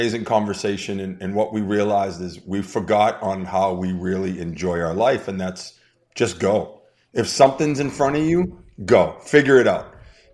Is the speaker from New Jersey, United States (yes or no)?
no; Boston, Massachusetts, United States; I'm from Boston. We know what winning feels like. We're not from Toronto.